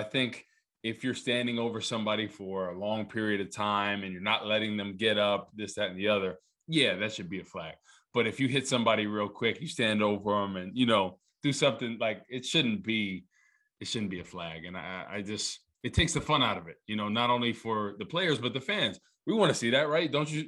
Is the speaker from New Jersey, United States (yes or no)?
yes; New Jersey, United States; I'm from New Jersey, and there's a lot of Tommy Tough guys we call them.